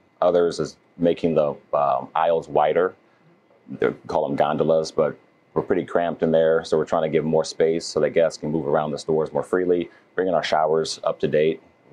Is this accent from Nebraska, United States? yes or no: yes; Omaha, Nebraska, United States; It's great to be back in Omaha, my hometown.